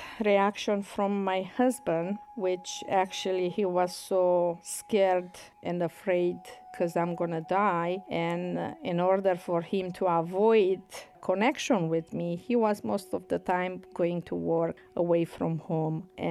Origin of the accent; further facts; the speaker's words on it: Romania; now in United States; I am 48 years old, and I came from Romania to United States.